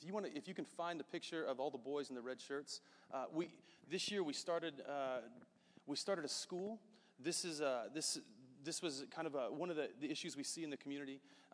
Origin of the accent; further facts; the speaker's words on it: Midwest, United States; we're people from Midwest United States moving into basically another country